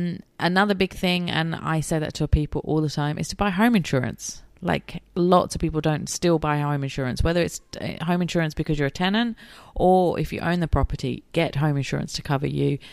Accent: London, United Kingdom; London with the Grenfell Tower, and that affected me quite a lot because it's, you know, my hometown. We live in a big city and there's lots of towers here

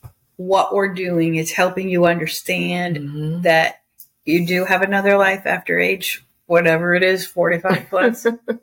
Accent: United States; that group of people, all women, from all over the world, I was the only American.

